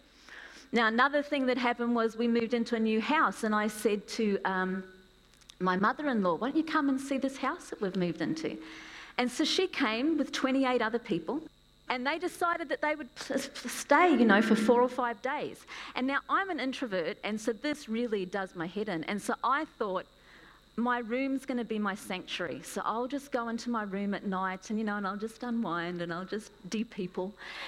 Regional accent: Australia; moved away as an adult; now in New Zealand; I'm from Australia originally. I've lived here for 25 years.

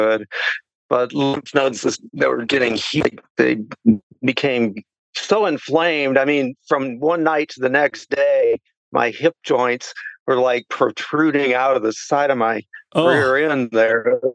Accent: Peoria, Illinois, United States; moved away as an adult; now in Lake Cormorant, United States; Well, actually, I'm positioned in Lake Cormorant at this moment, but I'm originally from Peoria, Illinois.

